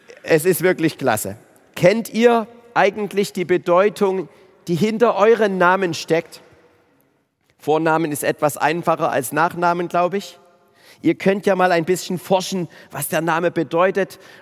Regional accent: Gottgetreu, Saxony, Germany; Oder ein kleines Dorf, wo ich aufgewachsen bin, daneben. Das heißt Gottgetreu. Oben an der tschechischen Grenze.

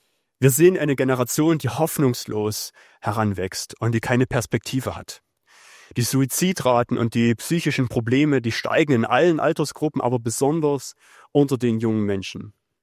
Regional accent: Saxony, Germany; Ich bin in der Nähe von Annaberg-Buchholz geboren und aufgewachsen.

